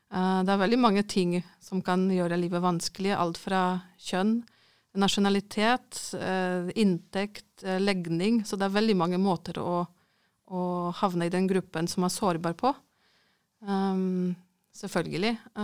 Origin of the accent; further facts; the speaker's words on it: Poland; moved away; jeg har vokst opp i Polen på 80-tallet